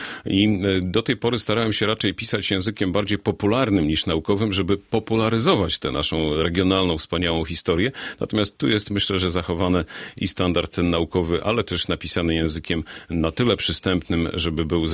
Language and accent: Polish; Łapy, Podlaskie Voivodeship, Poland; Jestem rodowitym łapiakiem i uczyłem się w miejscowym liceum ogólnokształcącym.